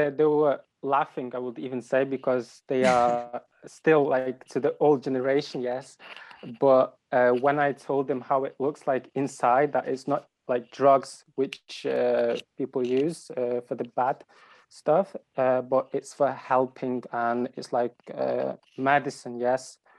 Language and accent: English; Uman, Cherkasy Oblast, Ukraine; Well, I was born in Ukraine in a small city, Uman, which is in the center of Ukraine. Also, I finished school there.